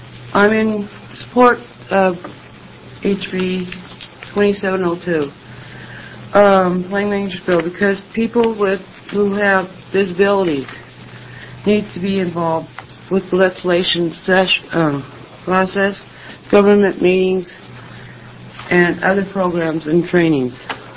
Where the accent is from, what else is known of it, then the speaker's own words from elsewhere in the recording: Springfield, Oregon, United States; I'm from Springfield, Oregon, 97477.